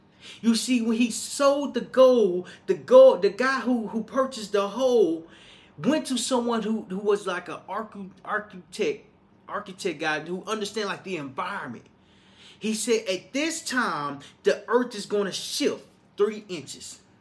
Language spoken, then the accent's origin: English; Little Rock, Arkansas, United States; Moving back to my hometown, Little Rock, Arkansas, is new information.